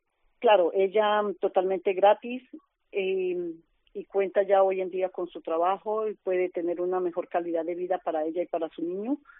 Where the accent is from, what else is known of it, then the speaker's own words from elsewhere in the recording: Colombia; now in Valladolid, Spain; cuando yo llegué de Colombia, con mantas, con ropa, con ayudas